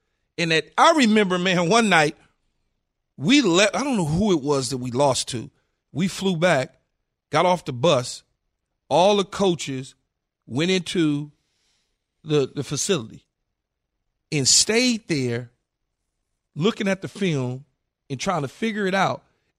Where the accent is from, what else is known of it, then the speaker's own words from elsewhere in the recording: California, United States; now in Tampa, United States; For instance, I'm in Tampa Bay. I play for the Bucks. We go out to San Francisco. I'm from California. My kids live in the Bay Area with their mom.